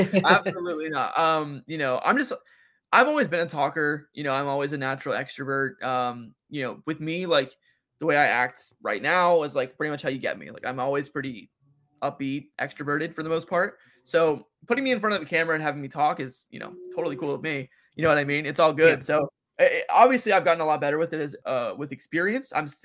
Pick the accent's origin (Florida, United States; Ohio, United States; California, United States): Ohio, United States; Cincinnati; I actually am a Yankees fan, even though I'm from Cincinnati.